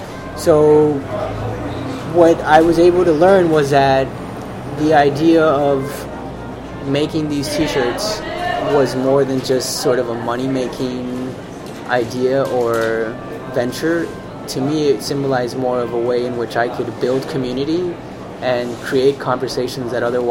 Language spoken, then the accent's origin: English; Colombia; I am from Colombia. I still have my grandmother and my uncles down in Medellin and in other parts of Colombia.